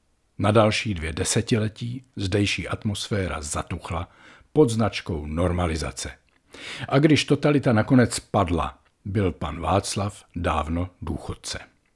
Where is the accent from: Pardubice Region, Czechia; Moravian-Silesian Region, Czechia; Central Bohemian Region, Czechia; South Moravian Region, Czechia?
Pardubice Region, Czechia; Vysoké Mýto; born there; od mého rodného města Vysokého Mýta